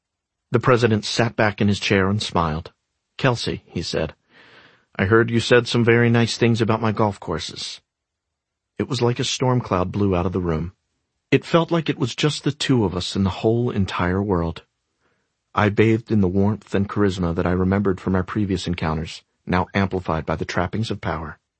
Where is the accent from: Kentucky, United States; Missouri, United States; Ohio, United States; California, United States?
Ohio, United States; Cleveland; born there; I was born in Cleveland.